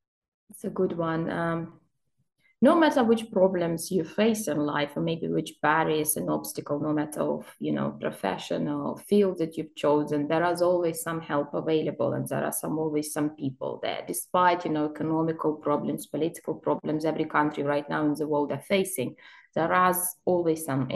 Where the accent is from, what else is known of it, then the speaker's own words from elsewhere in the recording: South West England, United Kingdom; why do I have to care about their culture? I'm Cornish myself.